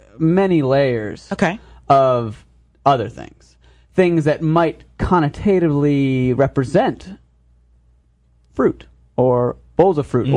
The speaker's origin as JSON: {"language": "English", "country": "United States", "said": "and I am an American expressionist painter. I've got work all over the country in galleries in San Diego."}